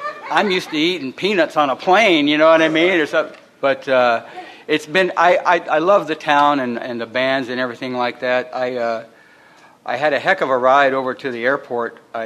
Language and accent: English; California, United States; also born or lived in Detroit; I was born in Detroit, and I came out to California when I was about 3 years old, 3.5 years old. I brought up in a little foster home for a while